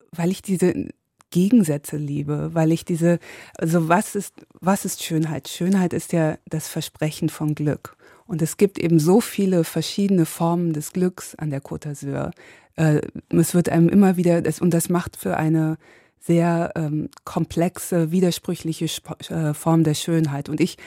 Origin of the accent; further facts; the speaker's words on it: Hesse, Germany; also born or lived in London; now in Munich, Germany; Also habe ich lange in London gelebt, 16 Jahre, und habe dann geheiratet. Dadurch bin ich nach München gezogen und ich bin jetzt eigentlich aus Hessen und Protestantin